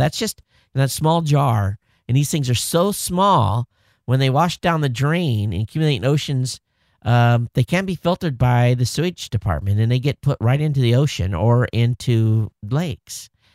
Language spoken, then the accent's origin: English; Michigan, United States; ever since I was a kid, growing up in Michigan, my parents paid really a lot of attention because the water level in Michigan was so high.